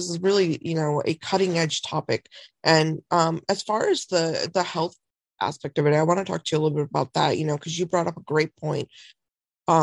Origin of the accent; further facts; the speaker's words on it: India; I'm Indian. I was born into a family that, you know, believes in yoga. We believe in meditation.